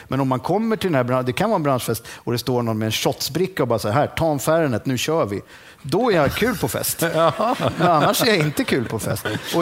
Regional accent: Lidingö, Stockholm County, Sweden; Jag kommer från Lidingö, från de sämre delarna av Lidingö.

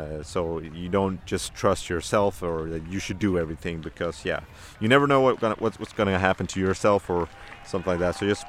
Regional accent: Malmö, Skåne, Sweden; I am 31 years old, born and raised in Malmö, south of Sweden.

